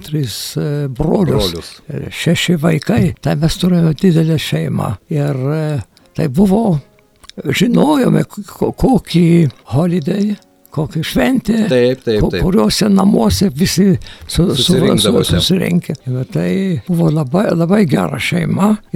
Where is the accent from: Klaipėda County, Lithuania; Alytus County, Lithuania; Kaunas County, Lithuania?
Alytus County, Lithuania; Alytus; Aš jau netoks jaunas žmogus. Čia aš tas berniukas iš Alytaus.